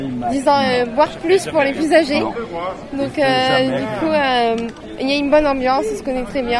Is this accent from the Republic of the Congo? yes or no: no; Pau, Nouvelle-Aquitaine, France; Je viens de Pau.